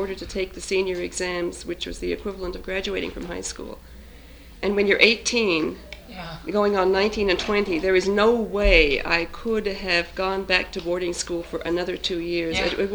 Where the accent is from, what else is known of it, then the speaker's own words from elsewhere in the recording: Papua New Guinea; also born or lived in Australia; growing up in New Guinea, as I did, and then going to boarding school in Australia for high school